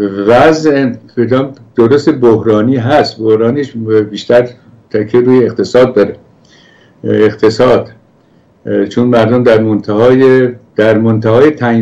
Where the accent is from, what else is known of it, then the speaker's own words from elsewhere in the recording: Iran; رسید بود کجایی هستی، گفتم ایرانی